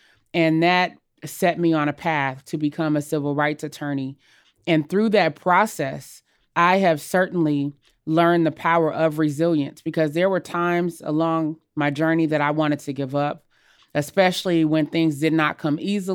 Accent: Jackson, Mississippi, United States; born there; I was born in Jackson, Mississippi, in the Deep South, about 8 years after Dr. King was assassinated. So I was born in 1976. And during that period of time, Black people in Mississippi were still very poor.

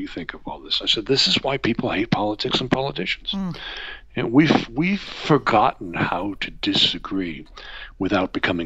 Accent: Massachusetts, United States; I mean, I grew up in the Commonwealth of Massachusetts, and, you know, my senators back then were Ted Kennedy, the liberal lion, and the first African-American moderate Republican senator, Ed Brooke.

